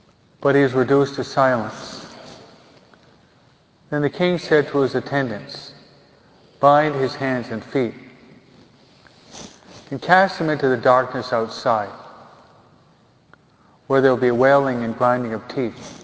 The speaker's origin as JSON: {"language": "English", "region": "New York", "country": "United States", "tie": "born or raised there", "said": "I was brought up and raised in New York, and I don't remember any of my Catholic friends ever missing Mass on Sunday."}